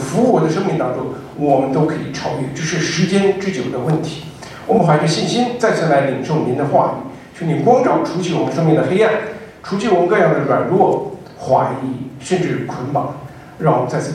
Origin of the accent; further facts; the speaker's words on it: Inner Mongolia, China; 我小的时候在内蒙古长大，我们做过风筝，放过风筝，也断过风筝